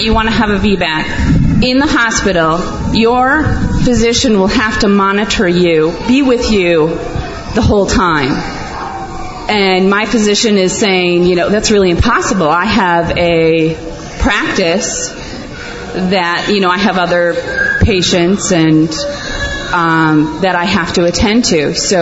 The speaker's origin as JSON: {"language": "English", "region": "Wisconsin", "country": "United States", "said": "Hey, I'm from Wisconsin, and Wisconsin is now pushing."}